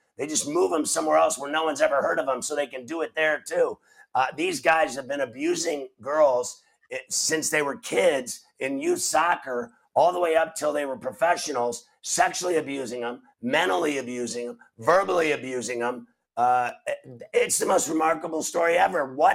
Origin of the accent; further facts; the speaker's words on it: Valparaiso, Indiana, United States; when I was a kid growing up in Indiana, now you understand, my dad was with U.S. Steel, so I lived in Valparaiso